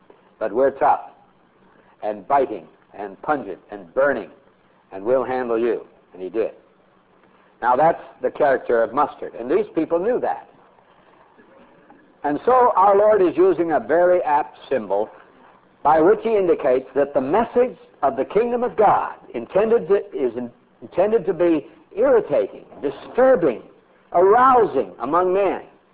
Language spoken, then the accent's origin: English; Montana, United States; born or raised there